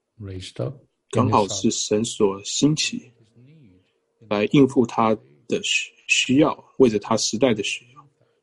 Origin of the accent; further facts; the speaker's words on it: United States; 我是一个美国人，我在这里地方教会聚会。